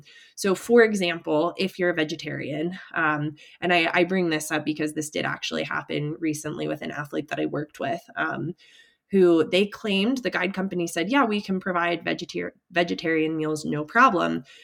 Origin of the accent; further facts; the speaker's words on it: United States; And as an American, when I go to a restaurant and order a glass of water, I've gotten a lot of very weird looks